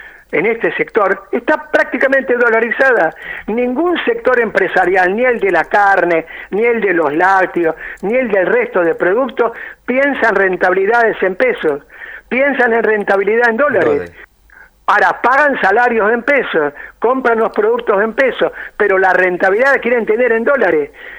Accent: Argentina; como la que vivimos los argentinos

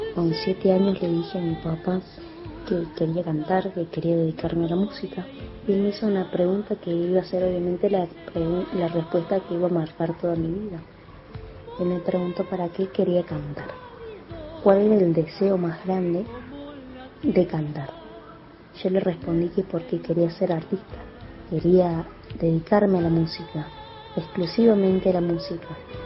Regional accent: San Miguel de Tucumán, Tucumán, Argentina; moved away as an adult; now in Córdoba, Argentina; Soy nacida y criada en San Miguel de Tucumán.

